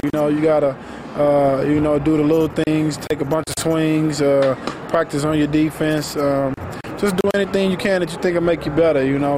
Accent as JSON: {"language": "English", "town": "Houston", "region": "Texas", "country": "United States", "said": "I'm from Houston, and, played baseball all my life pretty much"}